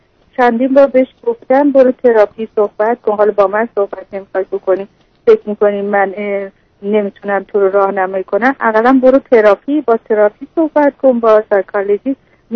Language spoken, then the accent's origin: Persian; Iran; ما چون ایرانی هستیم میخوام کالچر خودمون رو به بچه‌هامون چیز کنیم